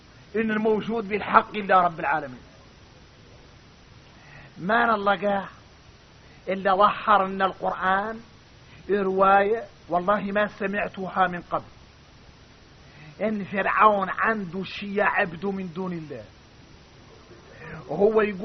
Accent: Mauritania; لكن نحن موريتاني

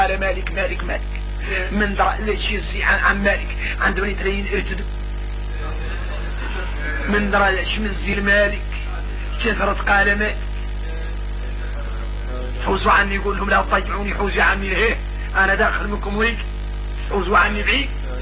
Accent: Mauritania; احنا موريتاني ما مضيعنا الجهل

